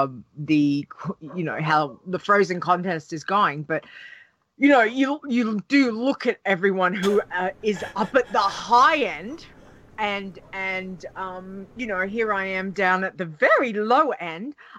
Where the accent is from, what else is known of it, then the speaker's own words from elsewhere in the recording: Australia; one of the good things about being an Aussie who plays on US servers